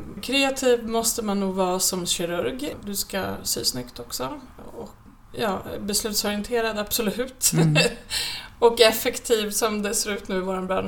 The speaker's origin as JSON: {"language": "Swedish", "town": "Rumby", "country": "Sweden", "tie": "born or raised there", "said": "Och från början så var det här en klinik som fanns hemma i nedervåningen på vårt hus då, hemma i Rumby 1975."}